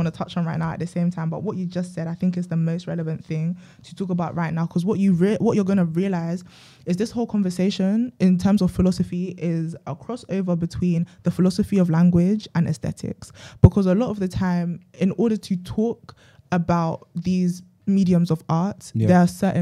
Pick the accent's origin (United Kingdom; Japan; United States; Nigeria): Nigeria; you're Congolese and I'm Nigerian.